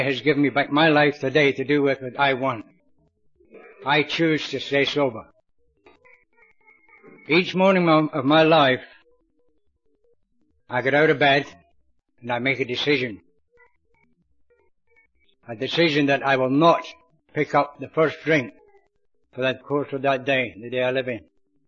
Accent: Scotland, United Kingdom; Back in my hometown down in Clydeside in Scotland

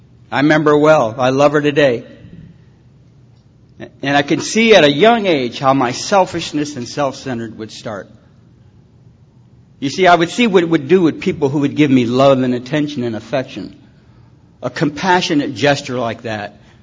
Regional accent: Detroit, Michigan, United States; I was born in Detroit and brought up in a little foster home for a little period of time.

